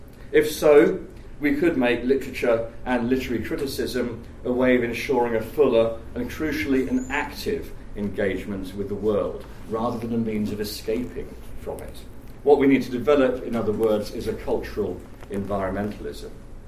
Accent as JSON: {"language": "English", "town": "Northampton", "region": "East Midlands", "country": "United Kingdom", "tie": "born there", "said": "I'm particularly pleased to be here in Northampton because I was born in Northampton General Hospital, just a mile or so from here."}